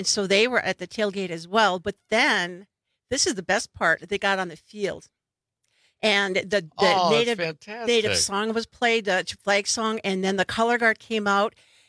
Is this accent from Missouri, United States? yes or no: no; Wisconsin, United States; I said, I'm from Wisconsin, Menominee Reservation, which is also a county. Yeah, I'm a citizen of Wisconsin and I'm with the United States.